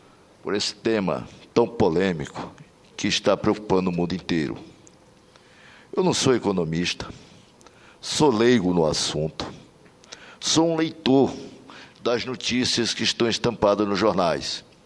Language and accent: Portuguese; Brazil; como brasileiro